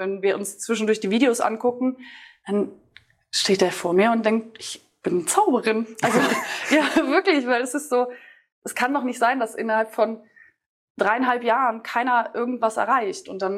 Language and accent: German; North Rhine-Westphalia, Germany; ich komme aus NRW, oder zwischen Düsseldorf und Köln und bin 27 Jahre alt